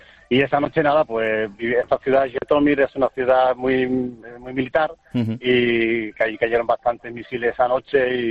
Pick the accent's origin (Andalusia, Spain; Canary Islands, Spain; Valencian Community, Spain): Andalusia, Spain; Seville; Bueno, somos de Sevilla. Vivimos en Sevilla, volvimos a Sevilla